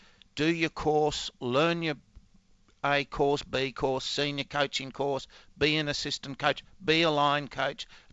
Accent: Australia; I'm Australian.

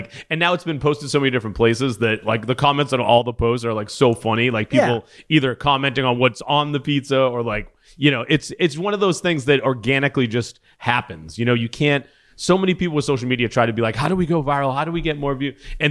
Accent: Massachusetts, United States; I'm from Massachusetts, so I have a lot of friends up there.

